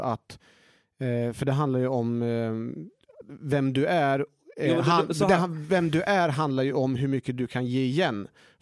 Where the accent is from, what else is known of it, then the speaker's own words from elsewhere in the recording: Östergötland, Sweden; accent: Östgötska; Ja, ja, framförallt när jag pratar östgöts brytning.